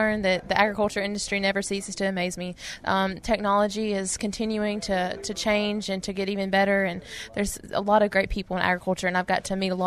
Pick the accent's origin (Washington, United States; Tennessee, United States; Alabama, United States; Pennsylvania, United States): Alabama, United States; Well, I grew up in North Alabama on a diversified row crop operation.